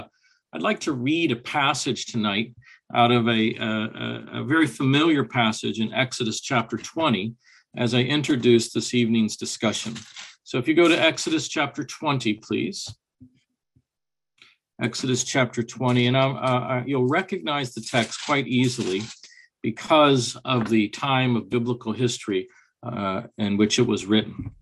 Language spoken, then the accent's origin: English; Overland Park, Kansas, United States; I'm from the Kansas side of Kansas City, Kansas. And in fact, my particular municipality is called Overland Park.